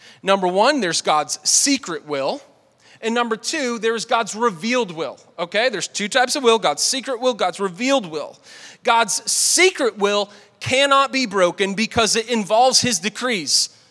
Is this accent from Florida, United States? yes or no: no; Boston, Massachusetts, United States; And I grew up in the Northeast, and you know the phrase, how you like them apples. You know, that's from Boston, man. That's where I'm from.